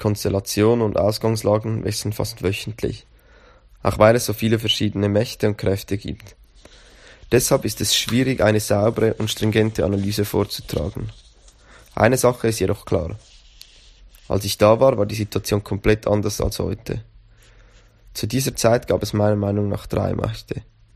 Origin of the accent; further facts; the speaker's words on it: Iraq; now in London, United Kingdom; ursprünglich Kurde aus dem Irak. Ich bin Teil des Kurdistan Anarchist Forum und verschiedener anarchistischen Vereinigungen in London.